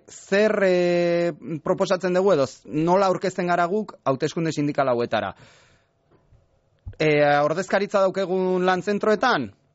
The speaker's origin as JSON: {"language": "Basque", "region": "Basque Country", "country": "Spain", "said": "Nik adibidez Gipuzkoatik nator"}